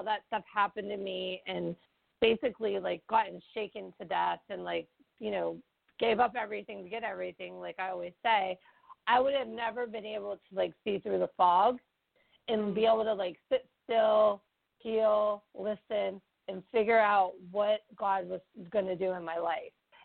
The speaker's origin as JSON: {"language": "English", "town": "Pittsburgh", "region": "Pennsylvania", "country": "United States", "tie": "born or raised there", "said": "I have my first Barnes & Noble book event in my hometown in Pittsburgh, Pennsylvania at South Hills Village"}